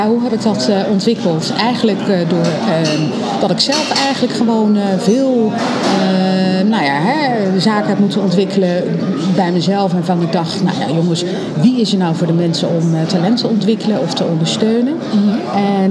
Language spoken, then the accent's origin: Dutch; Rotterdam, South Holland, Netherlands; also born or lived in Suriname; Geboren in Suriname, getogen in Rotterdam.